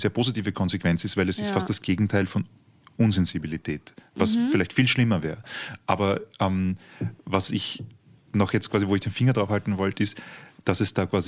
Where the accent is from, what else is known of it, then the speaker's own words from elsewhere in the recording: Baden, Lower Austria, Austria; ich komme aus Baden bei Wien, gut aufgewachsen